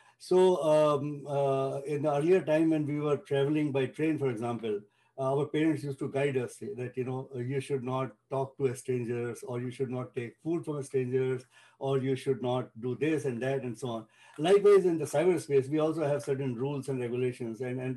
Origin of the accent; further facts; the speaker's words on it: India; as you heard. And I'm originally from India, studied there. Most of my life I was there.